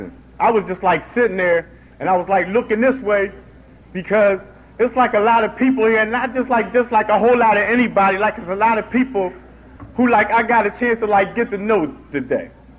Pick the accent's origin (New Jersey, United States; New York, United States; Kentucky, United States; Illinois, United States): New Jersey, United States; Camden; now in Manassas, United States; I'm originally from the Greater Camden area, you know what I mean, and I showed up. And like I moved to Manassas, Virginia